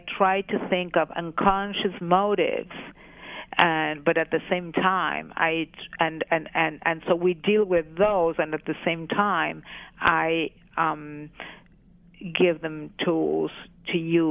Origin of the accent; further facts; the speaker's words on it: Argentina; As I said, I grew up in Argentina